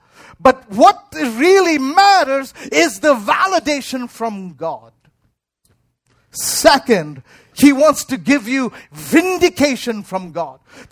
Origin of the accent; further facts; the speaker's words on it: India; I'm Indian. I can do that.